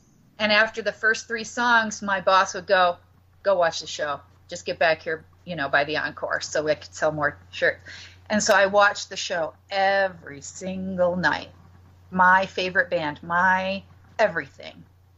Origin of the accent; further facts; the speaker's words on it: Battle Creek, Michigan, United States; I grew up in Battle Creek, Michigan.